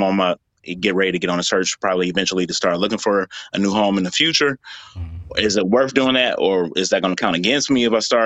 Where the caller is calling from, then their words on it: Detroit, Michigan, United States; Yep, so I'm calling from Detroit.